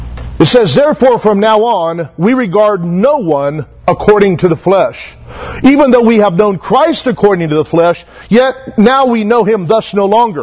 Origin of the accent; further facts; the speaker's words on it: Taft, United States; You know, we're from Taft. We were both born there. Don't hold that against us.